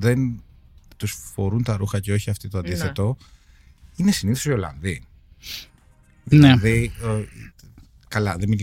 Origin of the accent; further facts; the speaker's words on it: Northern Greece, Greece; γιατί είμαι από τη Βόρεια Ελλάδα.